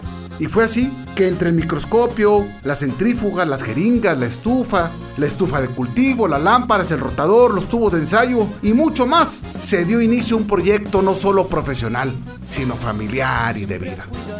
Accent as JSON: {"language": "Spanish", "town": "Saltillo", "region": "Coahuila", "country": "Mexico", "said": "yo soy de Saltillo."}